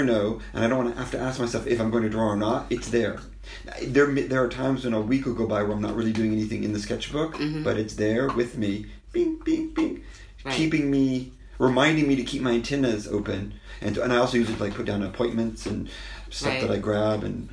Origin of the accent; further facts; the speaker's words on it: Arkansas, United States; also born or lived in Germany; Well, I'm from Arkansas. Right, my family's from Arkansas, but I grew up on a military basis because my dad was in the military. So my first memories are of Germany.